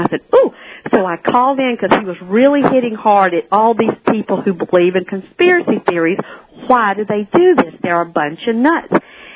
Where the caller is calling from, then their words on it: South Carolina, United States; Hi, South Carolina shortwave.